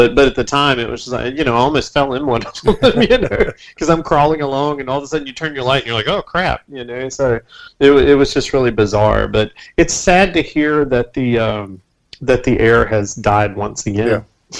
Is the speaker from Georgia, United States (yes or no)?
no; North Carolina, United States; moved away; I grew up in North Carolina and lived there most of my life, but now I haven't lived there in over 7 years